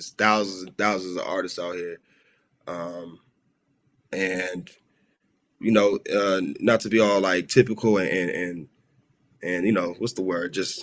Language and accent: English; Los Angeles, California, United States; I grew up in South Central.